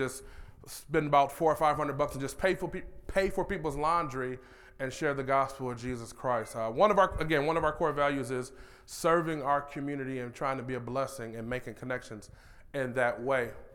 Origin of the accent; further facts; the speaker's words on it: Detroit, Michigan, United States; I'm from Detroit, Michigan.